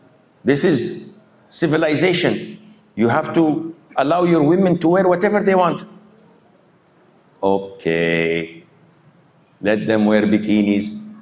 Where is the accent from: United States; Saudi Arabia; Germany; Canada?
Saudi Arabia; I come from Saudi Arabia. Women usually cover their faces.